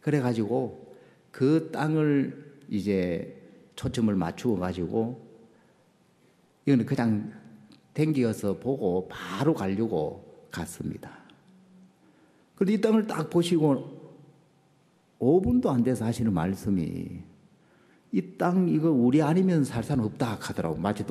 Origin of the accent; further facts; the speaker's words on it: Hapcheon, South Gyeongsang, South Korea; 고향 거창이 이제 고향 바로 옆이죠. 제가 합천이 고향이니까